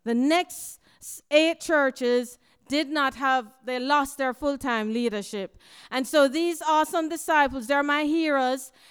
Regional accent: Jamaica; born there; So my mother's family is from China. My father's family is from India. They were born in Jamaica. I was born in Jamaica. I look Filipina, and I think I'm a black Jamaican.

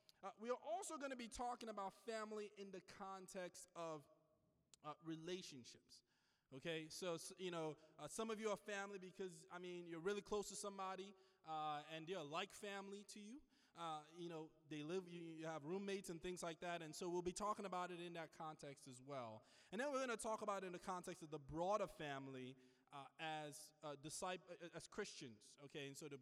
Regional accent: Nigeria; English is a second language; I am from Nigeria, but it's been a long time.

